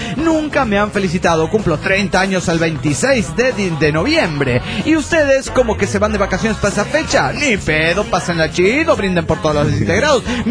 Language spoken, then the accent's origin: Spanish; Rincón de los Sauces, Neuquén, Argentina; now in Mendoza, Argentina; Y yo les expliqué que nací en Rincón de los Sauces, me crié ahí, pero ahora estoy viviendo en Mendoza.